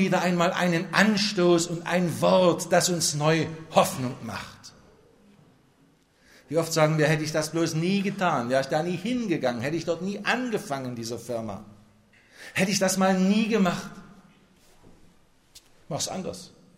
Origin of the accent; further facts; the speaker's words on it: Meissen, Saxony, Germany; ich stamme aus Meißen und bin immer wieder bewegt, wenn ich irgendwas von dieser Stadt höre oder im Fernsehen sehe.